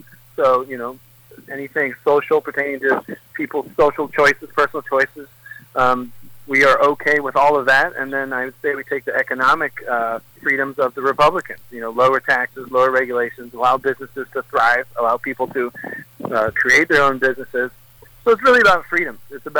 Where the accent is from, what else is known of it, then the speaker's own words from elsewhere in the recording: Bexley, Ohio, United States; So that same year, 2007, I ran for mayor of my hometown, Bexley, Ohio. It's actually where the governor's mansion is